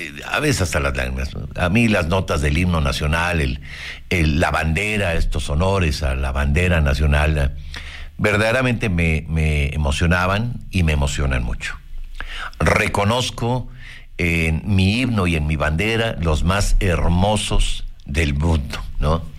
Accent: Mexico; La bandera representa todo lo que somos los mexicanos, nuestra identidad, nuestra historia, nuestro sentido de pertenencia.

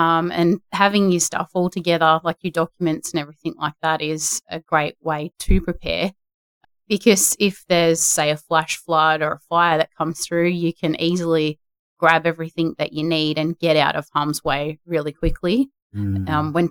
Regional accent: Bulga, New South Wales, Australia; So I'm from the Bulga community, for example.

